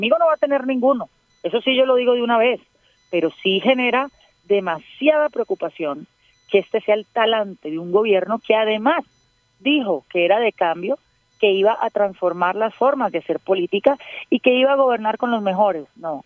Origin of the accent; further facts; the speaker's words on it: Barranquilla, Atlántico, Colombia; un saludo a Barranquilla, que es parte de mi tierra y mi corazón.